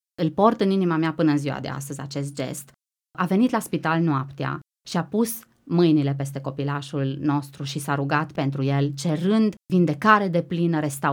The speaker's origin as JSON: {"language": "Romanian", "town": "Timișoara", "region": "Timiș County", "country": "Romania", "said": "noi suntem de la Timișoara și nu mai e mult până acolo și vreau să ajung acasă"}